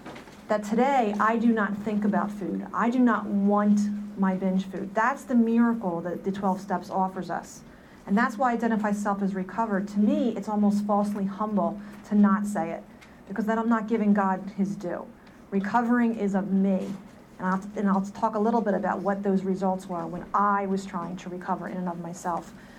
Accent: New Jersey, United States; I come from South Jersey

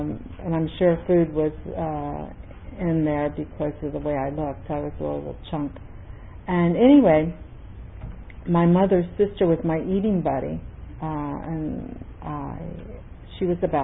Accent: Indiana, United States; And I grew up in Indiana, and I was a pudgy kid.

